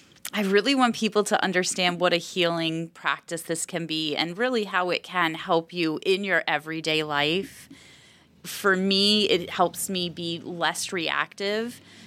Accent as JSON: {"language": "English", "town": "Philadelphia", "region": "Pennsylvania", "country": "United States", "tie": "born or raised there", "also_born_or_lived": "New Jersey", "said": "So I'm a Jersey girl. Mm-hmm. I was born there, but most of my adult life was in Philadelphia, so that's really where I call home, West Philly."}